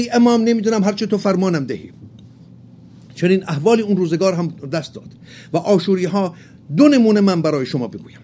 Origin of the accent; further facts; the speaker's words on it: Hamadan, Iran; born there; چون من خودم زاده ارومیه نیستم، شوربختانه من در همدان خوشبختانه به دنیا اومدم و در سن بالای 18-19 سالگی برای نخستین بار به سری به رضایه زدم به ارومیه